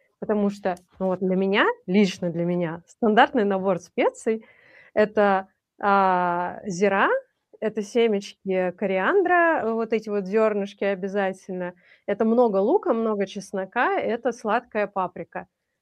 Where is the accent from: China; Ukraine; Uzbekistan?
Uzbekistan; now in Moscow, Russia; Я выросла в Узбекистане, и для меня нормальная специя